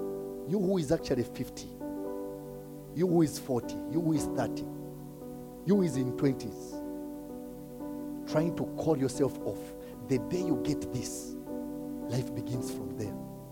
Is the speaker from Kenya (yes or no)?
yes; Kenya; You see, for us Kenyans, now begin to see yourself as a light carrier beyond being a Kenyan.